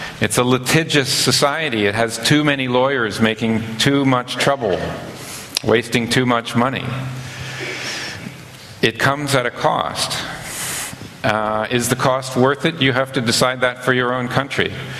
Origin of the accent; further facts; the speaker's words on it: Alabama, United States; because I'm from Alabama.